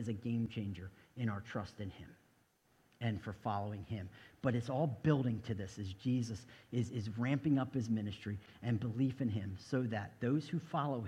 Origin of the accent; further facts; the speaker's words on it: New Jersey, United States; New Jersey at a church I had known about that my sister and brother-in-law helped plant that's in my hometown